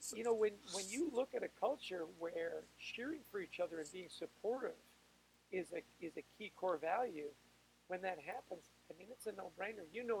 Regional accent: Canada; I'm Canadian.

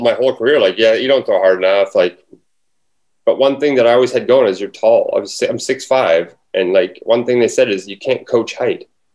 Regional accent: Canada; Well, being a Canadian, you know, I got to play with Matt Stairs on the Blue Jays

